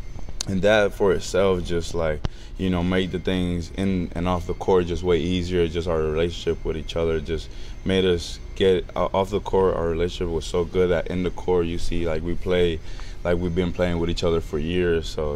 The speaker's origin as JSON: {"language": "English", "country": "Dominican Republic", "said": "I come from the Dominican Republic, so, you know, it's a little bit rough out there."}